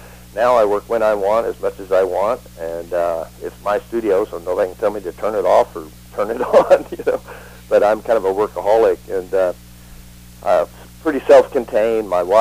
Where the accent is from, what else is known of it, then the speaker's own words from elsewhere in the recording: Tulsa, Oklahoma, United States; which was to move back to my hometown, Tulsa, Oklahoma. And I was fortunate enough at the time that I had song … in the number one soundtrack Wayne's World